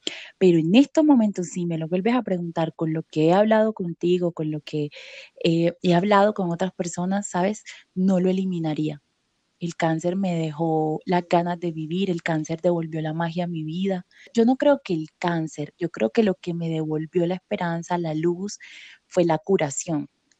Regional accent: Sincelejo, Sucre, Colombia; yo sé a qué huele mi tierra, yo sé a qué huele la arena. Entonces, a mí me puedes poner a elegir entre ir a Barcelona, que es mi destino soñado, y ir a Sincelejo.

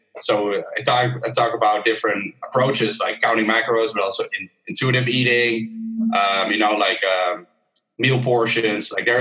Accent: Netherlands; first language Dutch; English is a second language; So we launched the Dutch one first and then English after, because Dutch is my main language, my first language.

